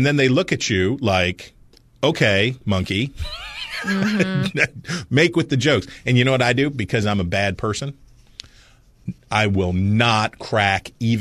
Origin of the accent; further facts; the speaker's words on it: Wheeling, West Virginia, United States; Pittsburgh is growing through Washington and into my hometown of Wheeling on the other side.